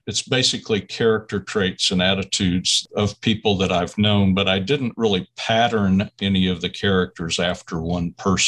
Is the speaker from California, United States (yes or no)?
no; Oklahoma City, Oklahoma, United States; I grew up in Oklahoma City. I kind of just learned about it by osmosis. Couldn't really help but know something about it living there.